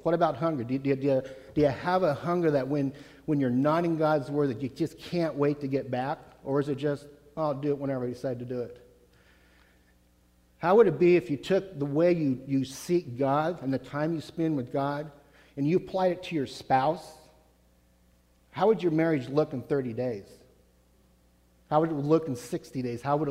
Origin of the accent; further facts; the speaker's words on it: Jefferson, United States; I grew up in Jefferson, like I said, and I attended JBC.